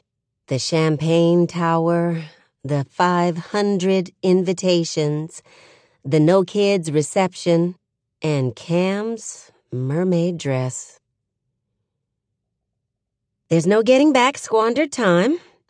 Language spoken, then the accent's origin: English; Atlanta, Georgia, United States; I grew up here in Atlanta, but on the southwest side of town, in a roomy ranch house situated on 4 acres, lined with magnolias, crepe myrtles, and dogwoods.